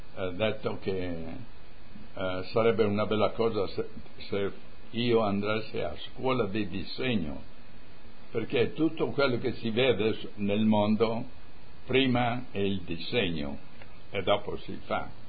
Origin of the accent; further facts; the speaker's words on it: Giai di Aviano, Friuli-Venezia Giulia, Italy; born there; Io sono nato a Giai di Aviano, provincia Pordenone, nel 1922, il 10 novembre.